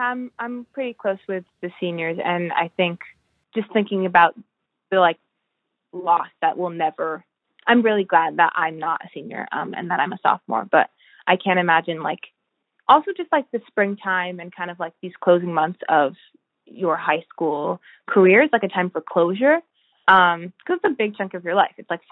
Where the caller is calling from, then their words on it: Albany, New York, United States; I'm calling in from Albany, New York. And I'm 16